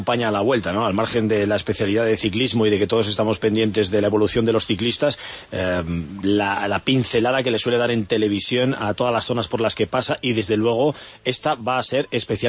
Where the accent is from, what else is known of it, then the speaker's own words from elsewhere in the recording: Galicia, Spain; born there; Mi pueblo, donde yo he nacido, está a 2 kilómetros del Mirador do Ézaro